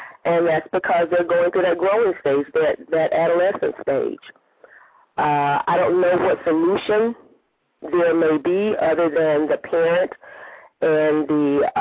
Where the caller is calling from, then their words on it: Atlanta, Georgia, United States; I'm calling from Atlanta.